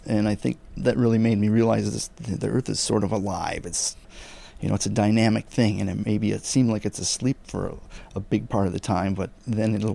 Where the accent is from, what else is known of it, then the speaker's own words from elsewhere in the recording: Minnesota, United States; I'm originally from Minnesota, and we don't have earthquakes